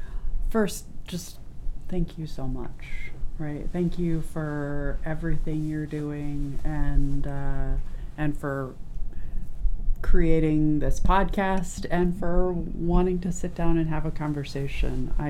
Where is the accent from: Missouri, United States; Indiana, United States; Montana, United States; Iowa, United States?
Indiana, United States; Fort Wayne; I'm from Indiana, grew up in Indiana, actually grew up in Fort Wayne, and left after high school, went to college in upstate New York